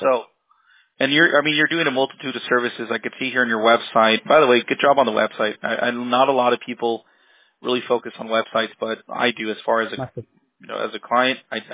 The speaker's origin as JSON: {"language": "English", "town": "Santa Ana", "region": "California", "country": "United States", "tie": "born or raised there", "also_born_or_lived": "Anaheim", "said": "I was born in Santana, so pretty cool. I love it. Yeah, so I grew up on Bristol and McFadden."}